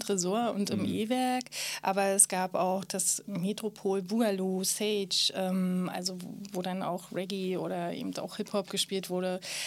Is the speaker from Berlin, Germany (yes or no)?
yes; Berlin, Germany; also born or lived in Graz; Also ich bin in Berlin-Köpenick groß geworden, genauer gesagt in Hessen-Winkel am Demritzsee. Meine Kindheit war sehr schön grün auf jeden Fall. Und ja, ich bin dort zur Schule gegangen und habe mein Abi gemacht in Köpenick.